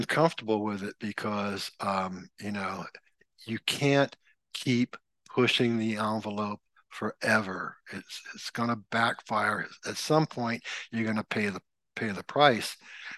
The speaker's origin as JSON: {"language": "English", "town": "San Francisco", "region": "California", "country": "United States", "tie": "born there", "said": "I'm incredibly grateful that I was born in San Francisco and not 650 miles south in Mexico, and how different my life would be."}